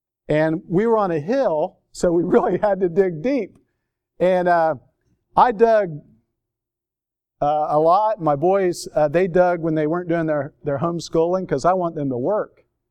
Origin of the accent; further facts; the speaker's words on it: Indiana, United States; And I'm from Indiana. That bugged me.